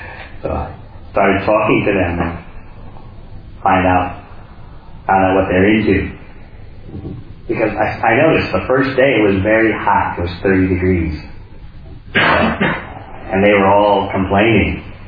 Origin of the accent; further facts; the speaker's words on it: London, United Kingdom; That's where our parents and grandparents are from. We're from East London, we don't worry about India.